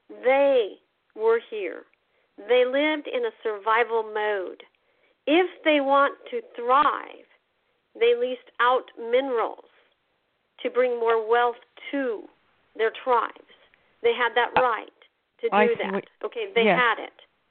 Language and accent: English; Wyoming, United States; I grew up in the West. I grew up in Wyoming, right by the states.